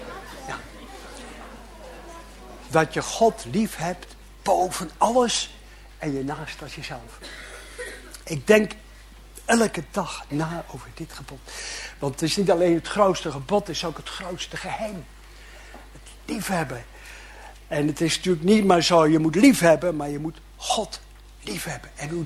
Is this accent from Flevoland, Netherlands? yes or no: yes; Urk, Flevoland, Netherlands; Ik ben op Urk. Ik kom uit Urk, even klappen. Ik werk in Amsterdam. Ik ben de helft van mijn tijd op Urk en de helft van mijn tijd in Amsterdam.